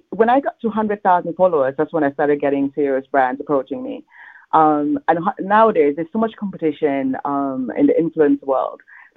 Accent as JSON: {"language": "English", "country": "Gambia", "said": "I have a West African background. I'm originally from the Gambia, where we wear a lot of color."}